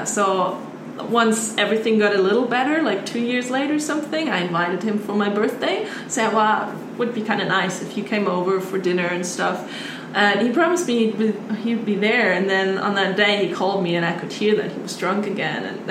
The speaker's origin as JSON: {"language": "English", "town": "Munich", "region": "Bavaria", "country": "Germany", "said": "I'm from Munich. We have the Oktoberfest. So, Bavaria itself has a huge drinking and beer tradition, right?"}